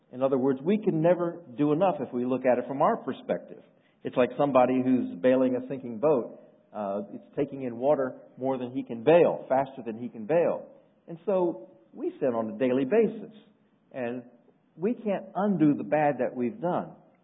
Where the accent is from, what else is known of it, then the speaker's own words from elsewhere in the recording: Maryland, United States; My friend Jim and I, we grew up together in Maryland in the same neighborhood.